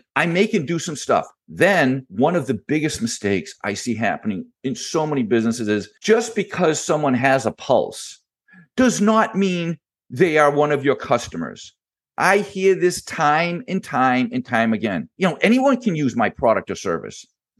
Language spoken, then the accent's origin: English; Boston, Massachusetts, United States; I am from Boston and I love all of my Boston sports.